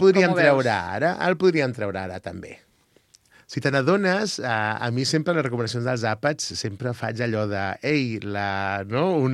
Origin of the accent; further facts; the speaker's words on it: Lleida, Catalonia, Spain; com som gent de Lleida, doncs al final agafem un costet de Segre